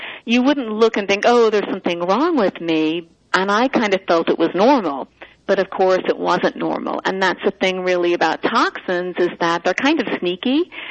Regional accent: Ireland; I grew up in Ireland, and, you know, at that time, a lot of homes were actually heated with coal fires.

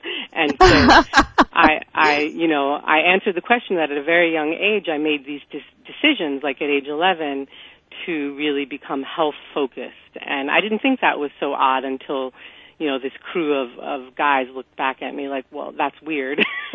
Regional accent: New York City, New York, United States; I was raised in the East Village in New York City, and I went to college in the country

